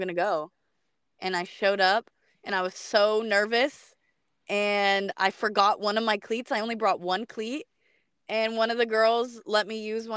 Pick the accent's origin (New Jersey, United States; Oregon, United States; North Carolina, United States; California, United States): Oregon, United States; Aloha; my dad was actually the coach for the youth football team over here in my hometown, Aloha High School.